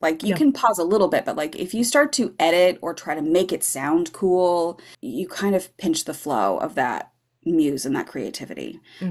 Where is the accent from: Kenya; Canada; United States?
United States; Gearhart, Oregon; now in Astoria, United States; I grew up in Gearheart